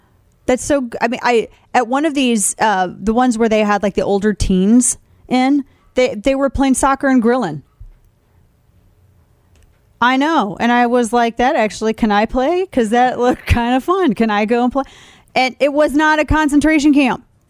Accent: St. Louis, Missouri, United States; I grew up in St. Louis. We have some issues, okay?

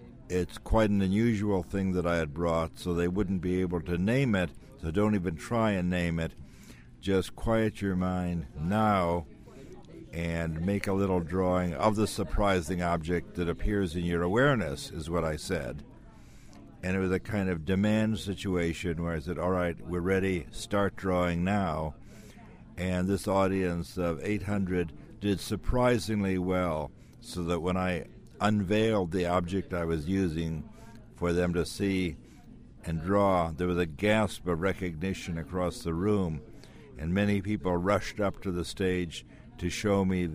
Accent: New York City, New York, United States; now in San Francisco, United States; I describe what it was like growing up in New York City as a very visually handicapped young person

